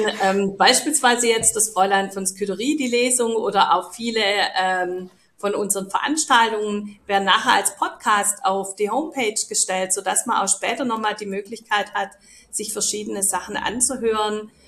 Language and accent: German; Stuttgart, Baden-Württemberg, Germany; als Stuttgarter entdeckt man da seinen Rosensteinpark nochmal aus einer ganz anderen Blickwinkel.